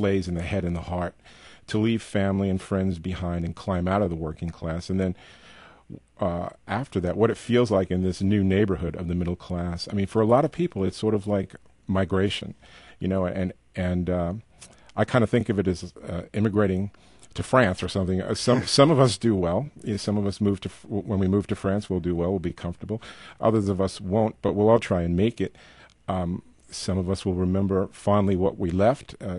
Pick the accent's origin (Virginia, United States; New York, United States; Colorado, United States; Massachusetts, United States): New York, United States; Brooklyn; My dad was a bricklayer, and we're both from Brooklyn, Bensonhurst, Brooklyn.